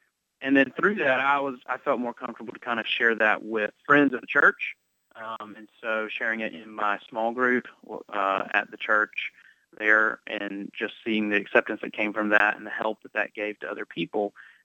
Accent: South Carolina, United States; please don't put me in my home state of South Carolina.

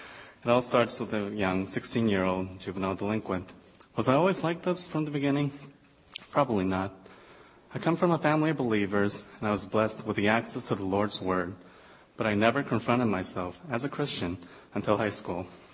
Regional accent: Seoul, South Korea; now in United States; Seoul, South Korea.

